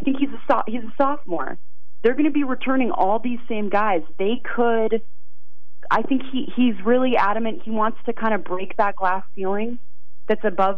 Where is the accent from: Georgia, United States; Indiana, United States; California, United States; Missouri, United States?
California, United States; now in Boston, United States; You know, I'm from California, so all of our fans are super chill, maybe to a fault. And then I moved to Boston for school